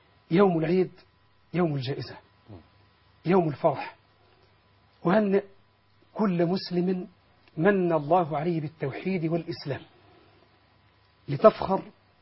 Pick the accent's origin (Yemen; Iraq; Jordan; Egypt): Egypt; Kafr Damir al-Qadim; كما أهنئ أهل قريتي أهل كفر دمير القديم جميعا فردا فردا